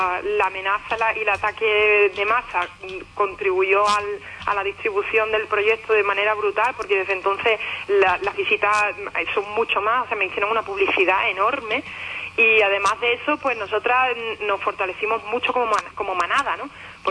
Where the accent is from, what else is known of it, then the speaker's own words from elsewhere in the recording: Andalusia, Spain; Yo que soy andaluza